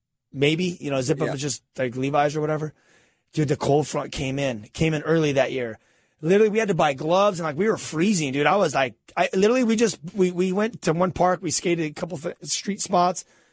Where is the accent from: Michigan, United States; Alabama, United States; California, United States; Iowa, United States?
California, United States; I'm from Cali.